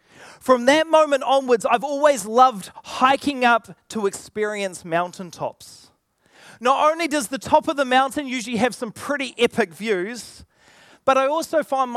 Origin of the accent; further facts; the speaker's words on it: Auckland, New Zealand; I grew up in Auckland